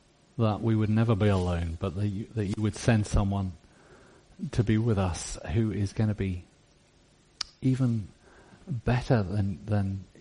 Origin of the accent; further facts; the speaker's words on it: Scotland, United Kingdom; because we're Scottish Baptists, and some of us get a little bit nervous